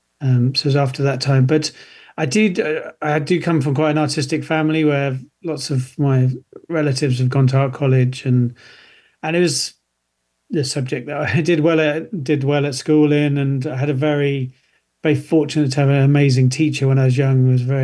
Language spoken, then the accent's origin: English; Malaysia; moved away; I grew up in Malaysia when I was young.